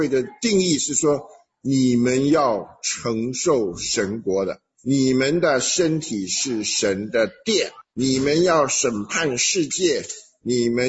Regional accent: China; 这个我们中国人喜欢讲的什么

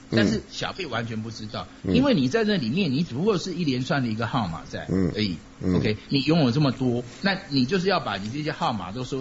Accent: Taiwan; 我台湾人，

